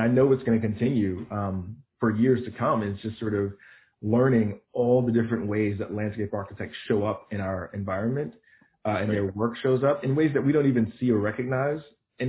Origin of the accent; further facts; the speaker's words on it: Hertford, North Carolina, United States; born there; So I was born in a really, really tiny town called Hertford, North Carolina.